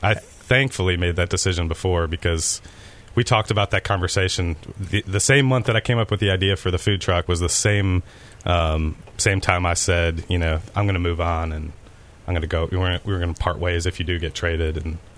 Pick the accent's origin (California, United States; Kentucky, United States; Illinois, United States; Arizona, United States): Illinois, United States; Chicago; now in Houston, United States; I was done with Memphis. I mean, I'm from Chicago, and Memphis is just not one of those places you can stay for more than 9 years.